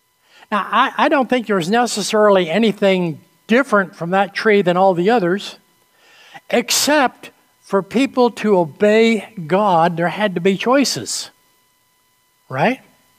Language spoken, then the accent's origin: English; New England, United States; I grew up in the Congregational Church in New England.